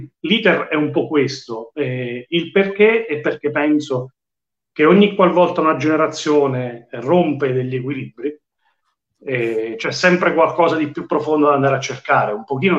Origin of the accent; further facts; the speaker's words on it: Pescara, Abruzzo, Italy; io da pescarese sono sempre portato a chiedermi perché